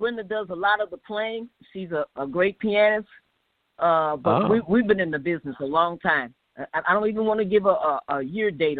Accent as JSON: {"language": "English", "town": "St. Louis", "region": "Missouri", "country": "United States", "said": "St. Louis, Missouri."}